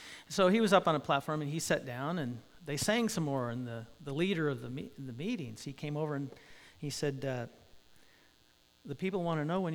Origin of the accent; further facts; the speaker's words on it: United States; And I'm an American adult.